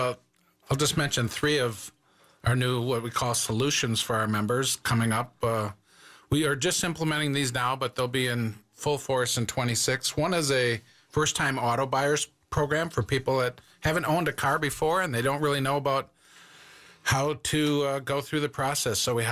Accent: La Crosse, Wisconsin, United States; I am from La Crosse.

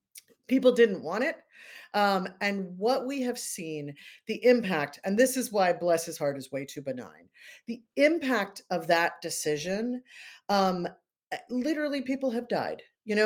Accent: North Carolina, United States; Yeah, I come from North Carolina, and we would normally say bless his heart

